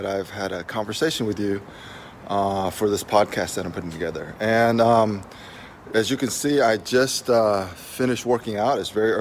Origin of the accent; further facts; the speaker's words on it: United States; because growing up in America, sports is a big part of our lives.